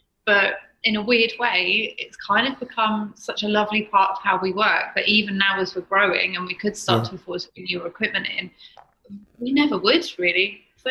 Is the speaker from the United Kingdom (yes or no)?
yes; Birmingham, West Midlands, United Kingdom; we were originally in London, but I'm from Birmingham.